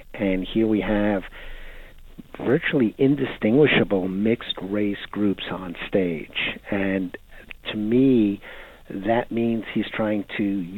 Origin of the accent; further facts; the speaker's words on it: United States; as an American living in Trumplandia